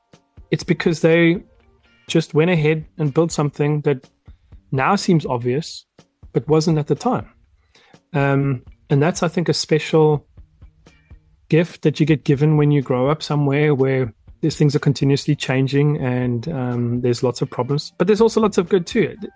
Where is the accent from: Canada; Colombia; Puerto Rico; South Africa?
South Africa; now in Houston, United States; And even myself now based in Houston, I'm really trying as much as I can to leverage the deposit I have from growing up in that country